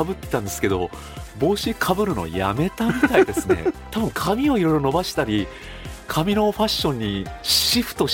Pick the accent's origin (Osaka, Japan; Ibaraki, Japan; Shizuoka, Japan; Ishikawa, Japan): Shizuoka, Japan; Fuji; 僕のふるさとである静岡県富士市田子の浦という港町にある僕の実家で